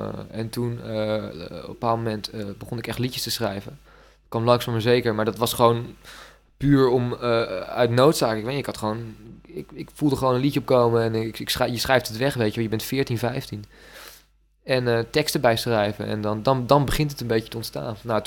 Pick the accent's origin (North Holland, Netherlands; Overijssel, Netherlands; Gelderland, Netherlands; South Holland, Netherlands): South Holland, Netherlands; Leiden; also born or lived in Friesland; now in Groningen, Netherlands; Ik kom oorspronkelijk uit Leiden. Toen zijn mijn ouders verhuisd naar Friesland en sinds kort woon ik in Groningen, zeg maar. En ik ben 19 jaar.